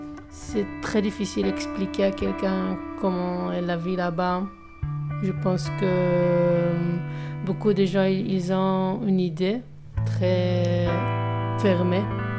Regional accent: Jerusalem, Jerusalem District, Israel; French is a second language; moved away as an adult; now in Córdoba, Spain; j'ai 31 ans et je suis de Jérusalem, d'Israël. J'habite ici il y a 2 ans, en Cordoue, en Espagne. Je ne savais rien d'espagnol

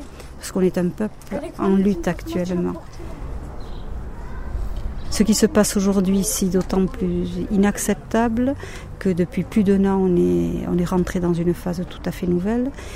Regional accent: Basque Country, France; je viens du Pays Basque

